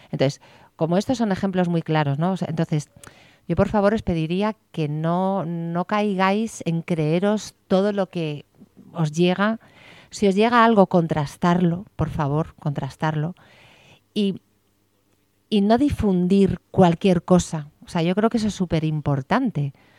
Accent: Santander, Cantabria, Spain; ya tengo una edad, voy a cumplir 60 años. Y de lo que yo he vivido, o sea, yo que soy del norte de España, yo en Santander me levantaba todos los días

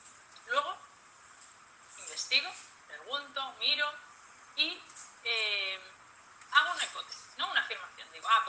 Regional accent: Barcelona, Catalonia, Spain; moved away as an adult; now in England; Yo estudié en la Universidad de Barcelona, porque yo soy de Barcelona y era la que tenía más cerca.

